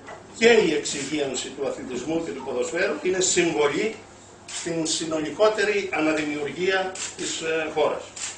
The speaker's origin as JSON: {"language": "Greek", "town": "Krestena", "region": "Western Greece", "country": "Greece", "tie": "born or raised there", "said": "Από το χωριό μου, από την Κρέστενα της Ολυμπίας."}